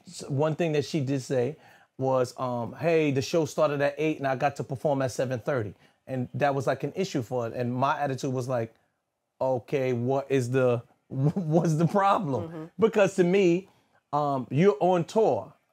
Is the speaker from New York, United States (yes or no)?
yes; Brooklyn, New York, United States; also born or lived in Bronx; So I'm from Brooklyn, right? But I have moved to the Bronx early in my lifetime.